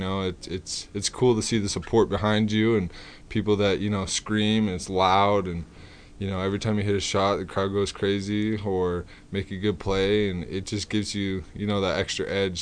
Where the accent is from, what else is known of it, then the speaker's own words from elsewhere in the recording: Utah, United States; You know, growing up in Utah, watching Aggie basketball, it's something that, you know, you're proud of because of the tradition here.